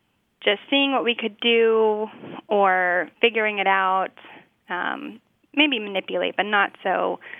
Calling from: San Diego, California, United States; I'm calling from San Diego.

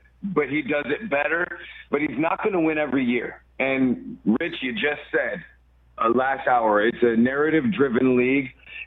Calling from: San Francisco, California, United States; I'm from San Francisco, but I live in Puerto Rico.

